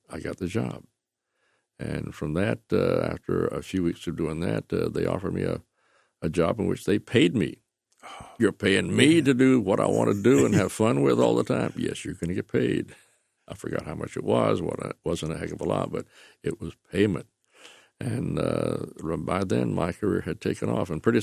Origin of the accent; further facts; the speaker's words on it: Goldsboro, North Carolina, United States; I was with our drama department back in my hometown of Goldsboro, North Carolina.